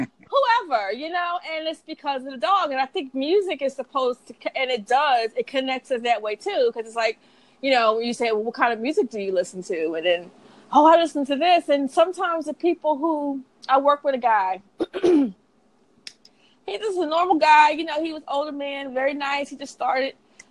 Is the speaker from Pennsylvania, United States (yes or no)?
yes; Philadelphia, Pennsylvania, United States; because, you know, I was raised in Philadelphia.